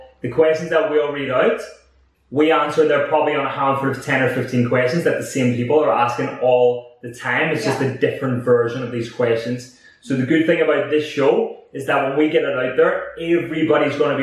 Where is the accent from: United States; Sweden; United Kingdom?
United Kingdom; Northern Ireland; even though I'm from Northern Ireland, I had no background in it.